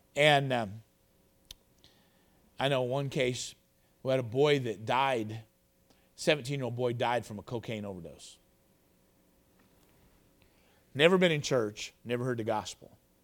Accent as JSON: {"language": "English", "town": "Indianapolis", "region": "Indiana", "country": "United States", "tie": "born or raised there", "said": "Turns out he's not only from America, he's from my hometown, Indianapolis."}